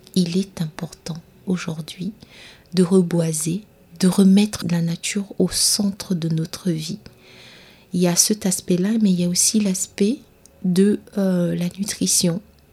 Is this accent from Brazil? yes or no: no; Gabon; moved away as an adult; Dans mon pays d'origine, donc le Gabon, à chaque saison des pluies, il y a de l'érosion.